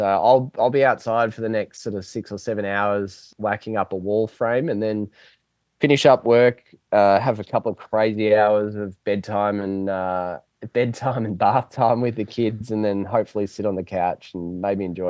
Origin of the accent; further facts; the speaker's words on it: Melbourne, Victoria, Australia; Yeah, I'm from Melbourne. Basically the far south.